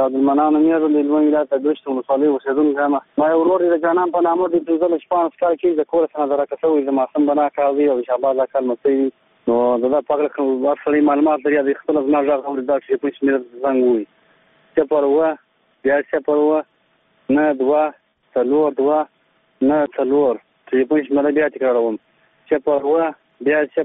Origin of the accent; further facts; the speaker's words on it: Muqur, Badghis, Afghanistan; زه په خپل د بادغیس ولایت یم او د مقر د ولسوالۍ یم